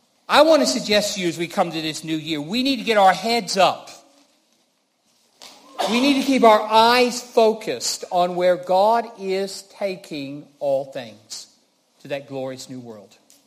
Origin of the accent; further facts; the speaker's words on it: Colorado, United States; I remember when I grew up in Colorado, one of the things I loved to do was to go walk around in the Rocky Mountains